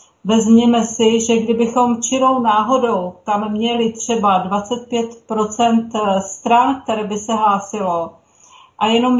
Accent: Ostrava, Moravian-Silesian Region, Czechia; born there; já mám teda řecký původ, protože oba moji rodiče jsou Řekové, ale narodila jsem se už tady v Ostravě.

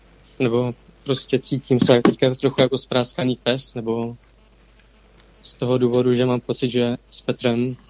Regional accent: Olomouc, Olomouc Region, Czechia; z Olomouce.

